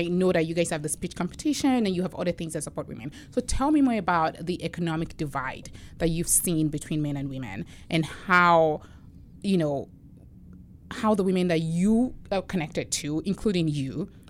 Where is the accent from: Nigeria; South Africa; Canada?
Nigeria; now in United States; because I'm from Nigeria, so my perspectives are sometimes different.